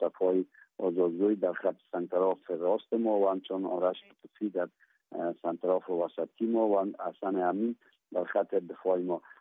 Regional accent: Afghanistan; ما افغان هستیم

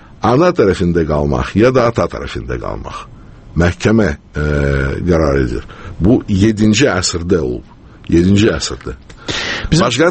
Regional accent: Moscow, Russia; Azerbaijani is a second language; Əlbəttə, mən Moskvada anadan olmuşam, tərbiyə almışam Moskvada və mənim üçün biraz bu çətindir. Lakin, inşallah mən doğma dilimdə azmaz öz fikrimi çatdıra bilərəm.

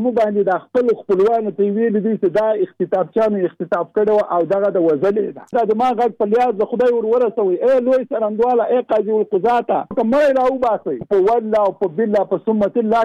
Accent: Jalalabad, Nangarhar, Afghanistan; دا د کابل وه، زه د جلال آباد.

